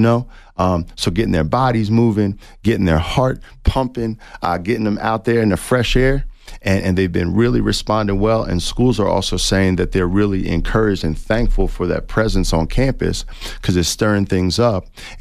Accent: East Coast, United States; You know, I am from the East Coast, so I don't mean this to be a play on words

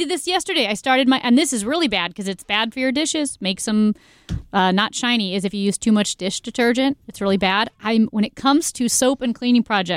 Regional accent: Missouri, United States; I grew up out near the Labadee plant.

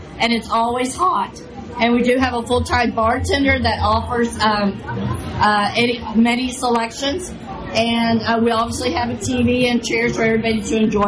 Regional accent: Texas, United States; Oh, no. Hey, I'm from Texas. It's always Mexican.

